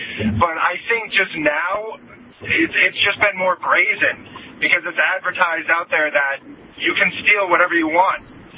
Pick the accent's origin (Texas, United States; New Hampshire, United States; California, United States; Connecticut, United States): New Hampshire, United States; Nashua; I grew up in Nashua and never liked Keene.